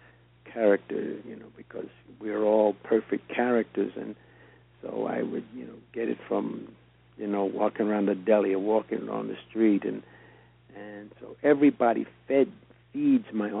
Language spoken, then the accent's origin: English; New York, United States; because I grew up a Catholic in New York